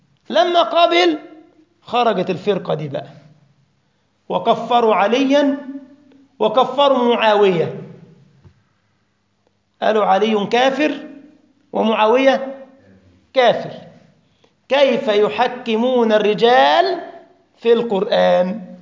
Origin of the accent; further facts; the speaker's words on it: Giza, Giza Governorate, Egypt; أنا من الجيزة في مصر، يقول لك الجيزاوية.